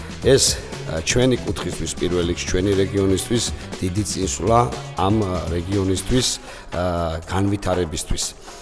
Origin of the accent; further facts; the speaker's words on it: Adjara, Georgia; რომ განვითარდეს ამ ჩვენს კუთხეში აჭარაში ეს სუმოს ჭიდაობა